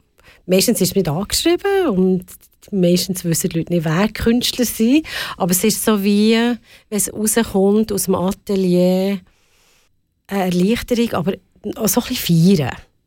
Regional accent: Switzerland; Weil ich als Schweizerin, auch in Europa, auf diesem Planet.

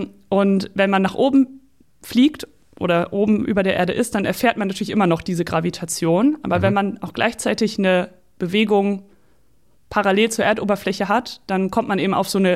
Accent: Hungary; ich wollte noch meinen ungarischen Kollegen anrufen, weil ich komme aus Ungarn.

